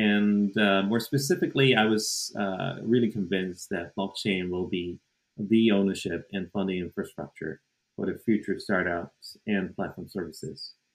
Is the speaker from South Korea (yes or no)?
yes; South Korea; English is a second language; I'm from South Korea.